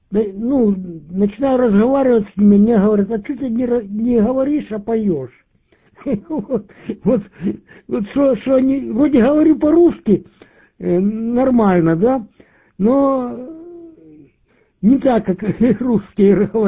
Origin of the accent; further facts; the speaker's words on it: Dnipro, Dnipropetrovsk Oblast, Ukraine; я ж родился и вырос в Днепропетровске, вот. А у нас город русскоязычный, конечно. Вот. А у меня родители Западной Украины, значит, это на все лето отвозили туда, в Хмельницкую область.